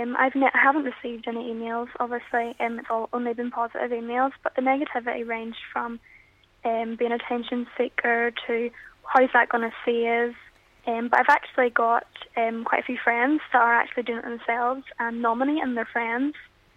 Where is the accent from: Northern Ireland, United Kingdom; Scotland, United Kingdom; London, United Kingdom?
Northern Ireland, United Kingdom; Ballycastle; Well, it's where I've lived. I've been born and bred in Ballycastle.